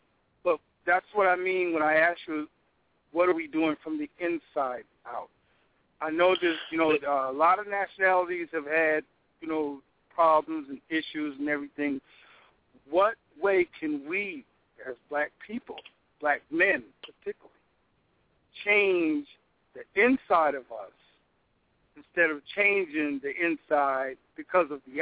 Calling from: Philadelphia, Pennsylvania, United States; Okay, because in Philadelphia, I'm calling from Philadelphia.

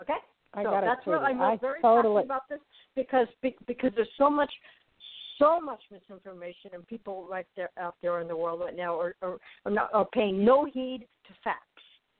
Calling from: Arizona, United States; I am calling from Arizona, not even anywhere near Florida.

